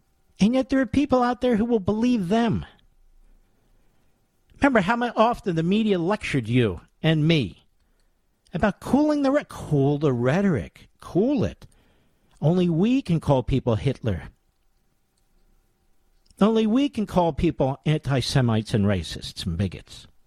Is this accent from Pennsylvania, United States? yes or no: yes; Philadelphia, Pennsylvania, United States; A little bit of Philly, my hometown.